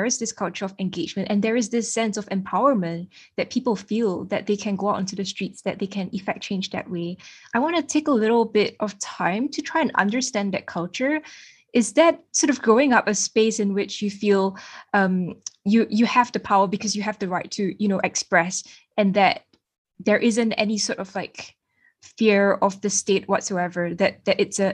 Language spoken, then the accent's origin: English; Singapore; I come from almost another extreme at the other end, growing up in Singapore